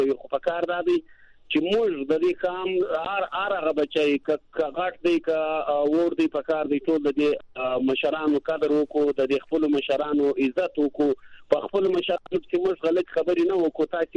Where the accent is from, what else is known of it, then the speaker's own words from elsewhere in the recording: Pakistan; موږ خو پاکستانیان موږ خو په پاکستان کې پراته یو